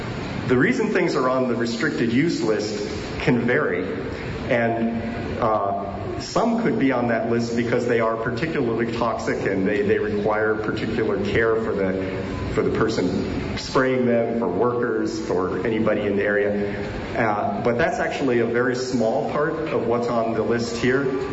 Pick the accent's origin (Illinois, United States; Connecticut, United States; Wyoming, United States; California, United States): California, United States; particularly thankful that you would let me speak as a Californian here.